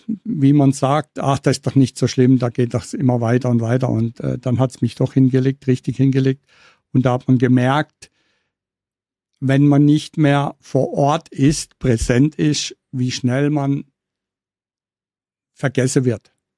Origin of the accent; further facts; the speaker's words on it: Colmar, Grand Est, France; Das ist so meine alte Heimat und ich habe hier noch ein, zwei Firmen, mit denen ich zusammenarbeite, habe nachher noch einen Termin in Colmar und deshalb bin ich jetzt gerade im Hotel in Colmar.